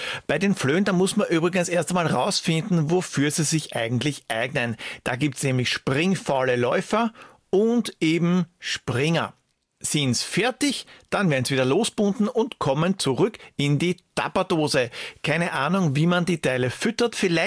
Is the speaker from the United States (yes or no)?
no; Austria; als Österreicher kann ich mich ganz, ganz schön von der ganzen Sache distanzieren